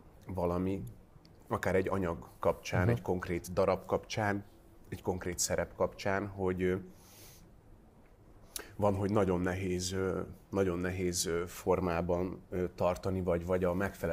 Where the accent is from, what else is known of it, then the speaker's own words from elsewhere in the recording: Vienna, Austria; born there; Bécsett az én szülővárosomban.